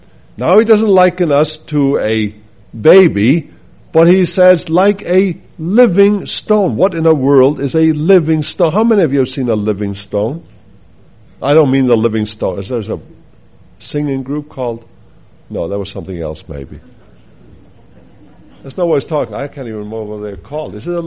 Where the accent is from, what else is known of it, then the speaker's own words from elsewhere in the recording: Faroe Islands; English is a second language; In my mother tongue, back in the Faroe Islands where I grew up, we speak Far